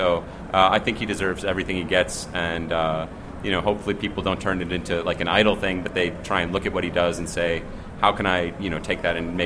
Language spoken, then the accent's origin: English; Chicago, Illinois, United States; now, I'm from Chicago. I was neutral, and now I live on the West Coast, so...